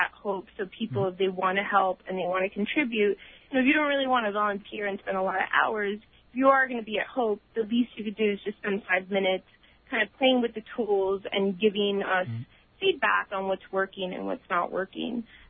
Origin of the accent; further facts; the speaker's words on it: New York City, New York, United States; I am a Latina. I grew up in New York City